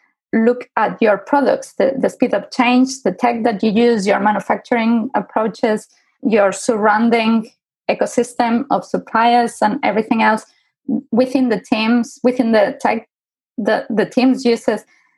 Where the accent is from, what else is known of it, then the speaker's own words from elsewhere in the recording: Barcelona, Catalonia, Spain; moved away as an adult; now in London, United Kingdom; I'm originally from Barcelona. I moved to London more than 13 years ago with a plan to stay here for a month.